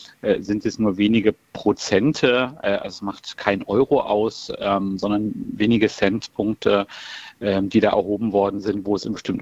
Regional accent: Berlin, Germany; in meinem Heimatbezirk Marzahn-Hellersdorf, aus dem ich komme

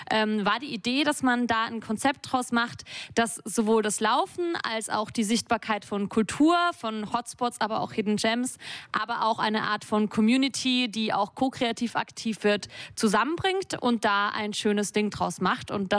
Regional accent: Austria; moved away as an adult; now in Germany; Da muss ich als Österreicherin natürlich sagen, das Laufen, Urösterreicherin, die vor 10 Jahren hierher gekommen ist

